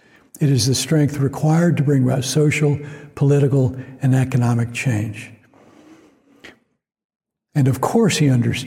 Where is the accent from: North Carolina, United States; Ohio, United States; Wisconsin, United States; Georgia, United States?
Georgia, United States; Atlanta; a speech of Reverend King's that he gave in Atlanta, my hometown, in 1967. So I was just nearing my 10th birthday